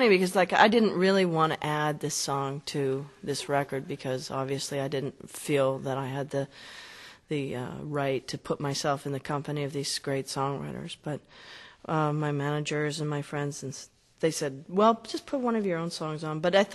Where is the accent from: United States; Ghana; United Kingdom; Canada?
Canada; And as a Canadian, I feel it's very important to cultivate these songs as standards.